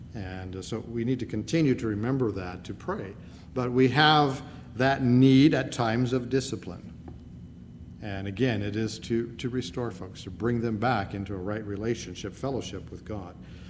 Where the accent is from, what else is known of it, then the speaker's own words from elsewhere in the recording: United States; born there; I'm German, but I'm an American by birth, but by heritage, I'm German. But I wasn't born in Germany.